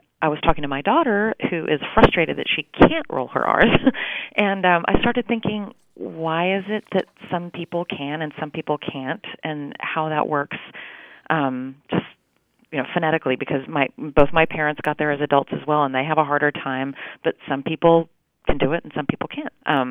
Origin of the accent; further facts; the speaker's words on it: Chile; first language Spanish; English is a second language; now in Fort Worth, United States; So I grew up in South America in Chile, and we got there when I was a little baby, and so I'm a native Spanish speaker.